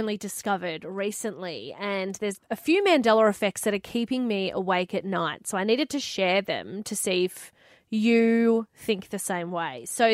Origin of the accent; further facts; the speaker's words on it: Canberra, Australian Capital Territory, Australia; I always knew that the Ngunnawal land was where I grew up in Canberra.